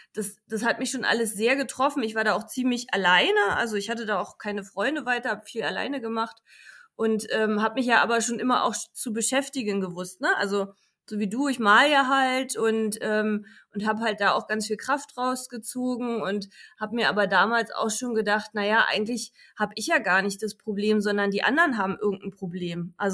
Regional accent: Kyritz, Brandenburg, Germany; Also ich war ja ursprünglich, bin ich ja aus Küritz an der Knatter

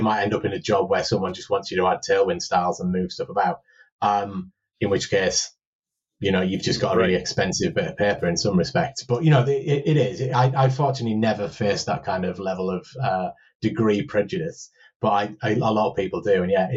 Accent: North East England, United Kingdom; I used to live in Teesside, where I'm originally from, which is kind of somewhere between Newcastl

